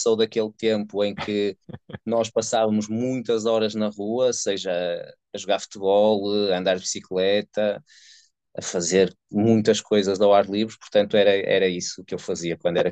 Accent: Santo Tirso, Porto, Portugal; Santo Tirso, que é uma cidade mesmo ao lado da Trofa. E sim, a minha infância foi toda em Santo Tirso

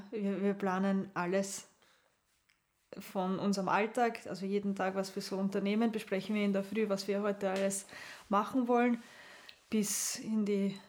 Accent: Lower Austria, Austria; Ich bin 30 Jahre alt, verheiratet und habe zwei Kinder. Meine Eltern sind ursprünglich aus Serbien. Ich wurde hier in Österreich geboren und bin in Niederösterreich aufgewachsen, wo ich jetzt auch mit meiner Familie lebe.

